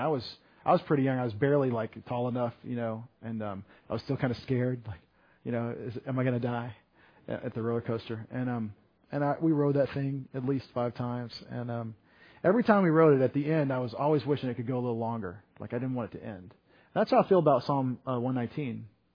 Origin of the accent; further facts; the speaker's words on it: Texas, United States; I'm from Texas, the original location of the original Six Flags.